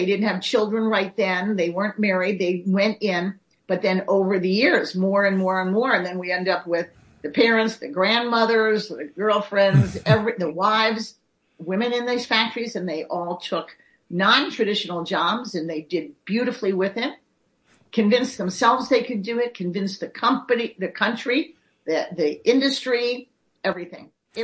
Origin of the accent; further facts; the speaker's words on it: Kenosha, Wisconsin, United States; also born or lived in Trenton / Lambertville; I mean, I was born in Trenton, mm-hmm. lived in Lambertville for 11 years and then grew up in Kenosha, Wisconsin.